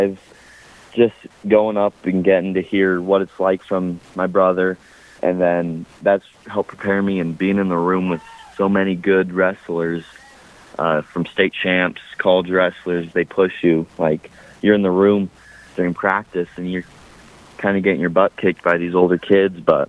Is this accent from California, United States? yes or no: yes; California, United States; And it kind of surprised me because I came from California, so when I moved to Kemmer, I didn't expect such an intense program